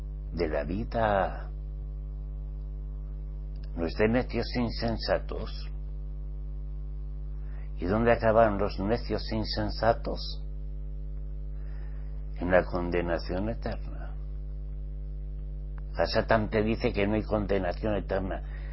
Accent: Pamplona, Navarre, Spain; Y yo estaba perdido ahí en España. Yo estaba perdido ahí en mi tierra. En Pamplona, Navarra.

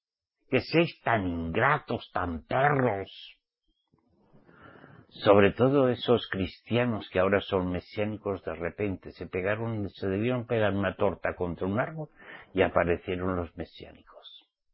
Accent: Spain; yo que soy español nativo, ¿me queréis enseñar cómo se pronuncia el español?

